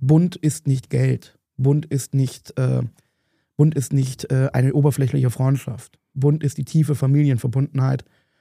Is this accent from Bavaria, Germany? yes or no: no; Berlin, Germany; Ich bin ja Berliner, ich bin ja auch mehr aus Berlin, wie man ja weiß.